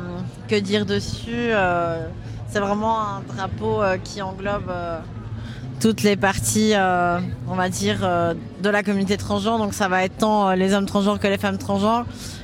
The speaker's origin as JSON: {"language": "French", "town": "Brussels", "region": "Brussels-Capital Region", "country": "Belgium", "said": "Par exemple, nous deux, on vient de Bruxelles."}